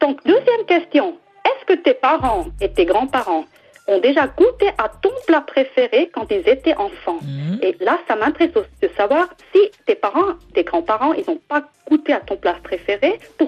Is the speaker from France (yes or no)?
no; Switzerland; Et chez nous en Suisse, en fait, cette recette, elle est même politique.